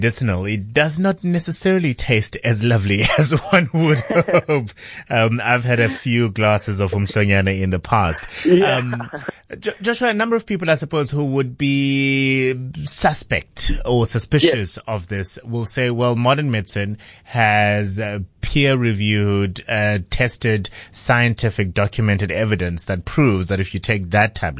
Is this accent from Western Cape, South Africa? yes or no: yes; Gugulethu, Western Cape, South Africa; growing up in Guguletu, that whenever I had the sniffles or had something going on which was a little bit outside of the ordinary and the norm, my grandmother would be the first person to say